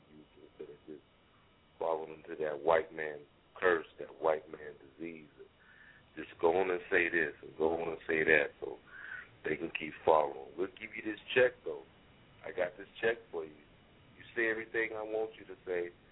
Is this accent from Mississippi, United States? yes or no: no; Inglewood, California, United States; now in Texas, United States; I'm in Texas right now, but I'm from Cali, man. I'm from Inglewood.